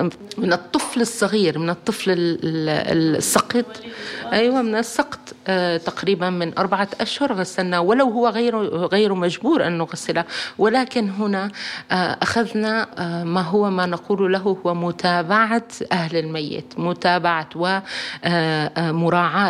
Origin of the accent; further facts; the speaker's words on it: Syria; لأنه عندنا في سوريا وفي بعض المناطق نقول أعوذ بالله هذه مغسلة أموات